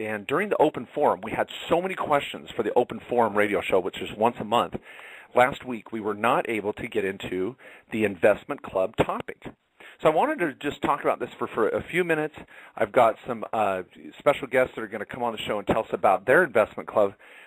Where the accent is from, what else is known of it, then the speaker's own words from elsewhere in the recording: Washington, United States; I grew up in Washington State. For those that don't know, that's where I grew up.